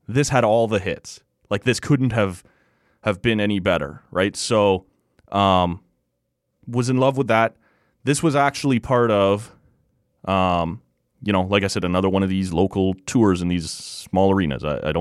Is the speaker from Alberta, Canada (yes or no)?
no; Oshawa, Ontario, Canada; And again, I grew up in Oshawa.